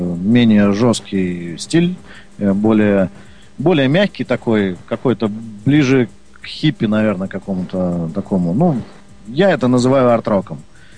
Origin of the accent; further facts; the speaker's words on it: Saint Petersburg, Russia; born there; also born or lived in Kursk; я родился в Ленинграде